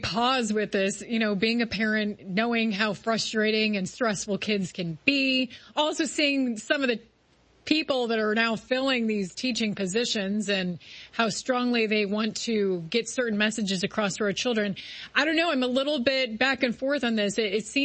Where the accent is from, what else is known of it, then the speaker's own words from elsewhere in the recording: Ohio, United States; I'm living in Texas now, and I'm really enjoying being a Texas gal, but I was born and raised in Ohio, so very much an Ohio gal as well.